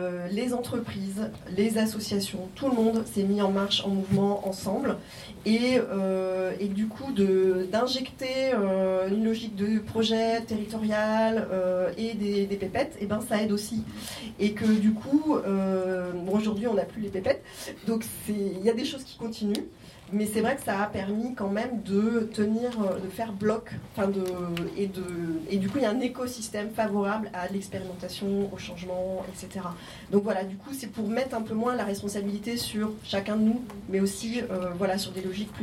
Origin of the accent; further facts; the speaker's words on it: Auvergne-Rhône-Alpes, France; Moi, je viens de la vallée de la Drôme, donc, qui s'appelle aussi la Bio-Vallée.